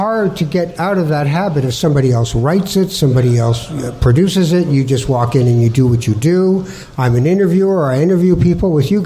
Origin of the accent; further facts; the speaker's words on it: Canada; It's got funny colors and we're Canadian people.